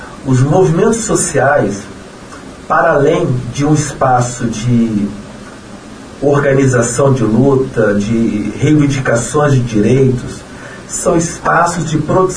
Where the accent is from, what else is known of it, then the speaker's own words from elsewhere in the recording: Espírito Santo, Brazil; Eu sou capixaba, isso foi no Espírito Santo, então eu fiz o meu antigo primeiro grau, certo, né? Atual fundamental aqui, o meu antigo segundo grau, atual ensino médio também aqui no Espírito Santo.